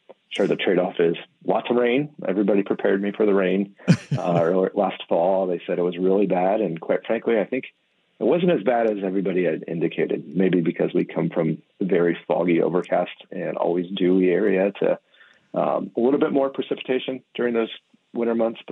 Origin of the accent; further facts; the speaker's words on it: Midwest, United States; I grew up in the Midwest. I love the warm weather.